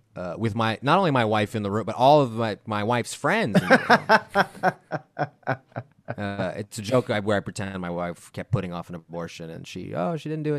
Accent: Houston, Texas, United States; No, I'm from Houston. That's where I am right now.

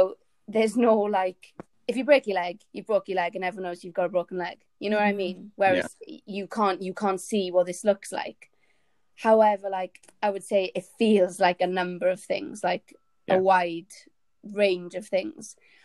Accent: Wales, United Kingdom; I'm 23, I'm from Wales.

